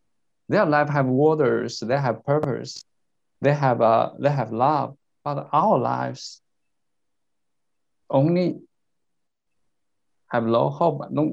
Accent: China; English is a second language; but I was born in China when I was 10 or 15. There is no religion in our country, because at that moment when I was in the primary school, the teacher didn't tell me anything about the religions

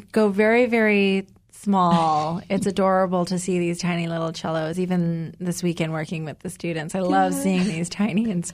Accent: Chicago, Illinois, United States; I grew up in Chicago, so maybe with the wind there, I think I was expecting far worse.

